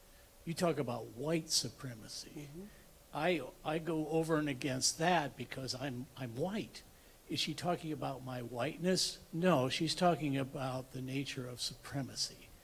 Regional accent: the North, United States; We're from the North. And we saw Selma, and we saw racism portrayed and people brutalized.

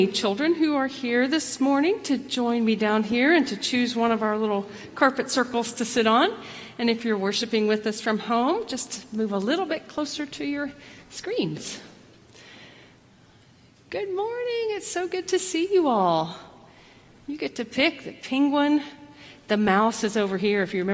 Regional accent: the South, United States; I mean, I grew up in the South. I grew up as a woman in the South

